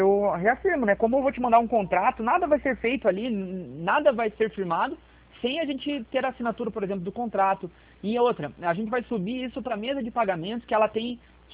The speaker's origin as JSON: {"language": "Portuguese", "town": "Curitiba", "region": "Paraná", "country": "Brazil", "said": "como eu sou aqui de Curitiba"}